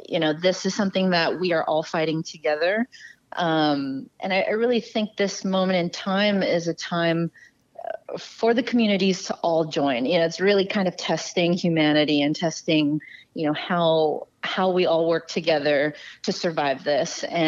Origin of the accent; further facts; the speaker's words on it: Los Angeles, California, United States; now in San Francisco, United States; I am. Yeah, I live up here, but I grew up in Los Angeles, so I kind of spend my time between both cities.